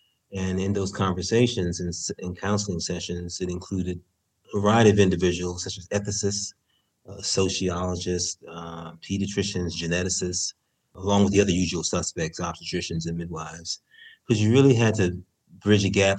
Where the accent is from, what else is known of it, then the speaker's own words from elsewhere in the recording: San Francisco, California, United States; and actually I'm from San Francisco